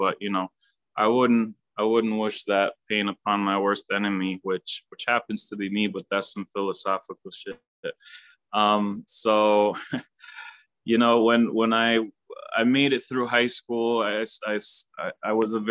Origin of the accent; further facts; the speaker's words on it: Illinois, United States; born there; In September, I was born in September in the Midwest in Illinois.